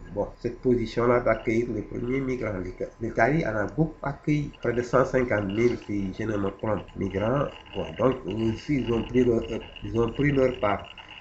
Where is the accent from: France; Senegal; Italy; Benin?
Senegal; moi chez moi au Sénégal, il n'y a pas un problème de.